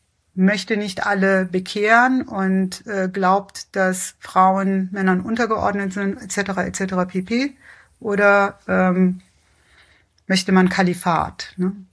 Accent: Iran; Ich bin Iranerin. Meine halbe Familie sind Muslime.

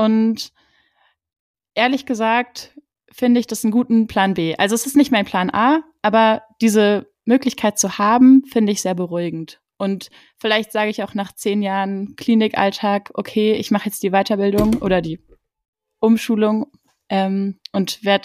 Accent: Baden-Württemberg, Germany; ich komme aus dem Schwarzwald ursprünglich.

